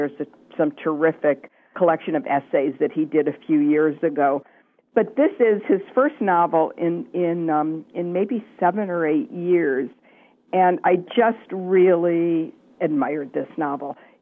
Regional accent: Detroit, Michigan, United States; when I was growing up in Detroit, there were no Howard Johnson's in Detroit itself.

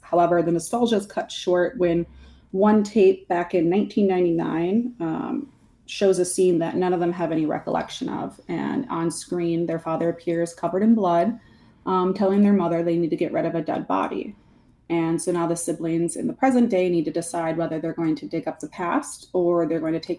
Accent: Allens Grove, Wisconsin, United States; the town of Allens Grove, Wisconsin, where the story takes place, is actually my hometown.

